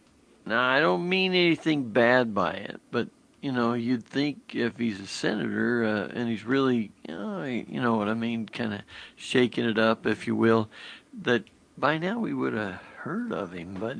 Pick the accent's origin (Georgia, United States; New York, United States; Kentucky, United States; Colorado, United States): Georgia, United States; Another recent exit poll in my home state of Georgia showed 6 in 10 Republicans have felt betrayed by their political party.